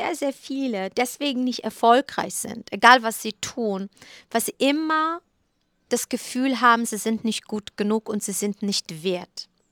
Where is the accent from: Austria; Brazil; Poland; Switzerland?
Poland; ich bin in einer Zeit groß geworden, 77 bin ich geboren in Polen.